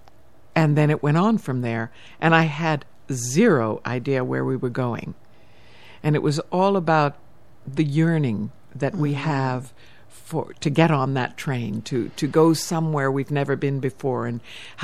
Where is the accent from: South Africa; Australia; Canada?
South Africa; I'm from South Africa.